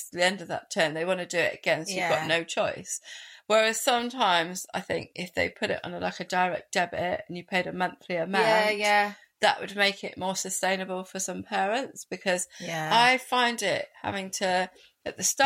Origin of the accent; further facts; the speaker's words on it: Wales, United Kingdom; I'm coming from Wales. Like, that was never, that's an alien notion to me.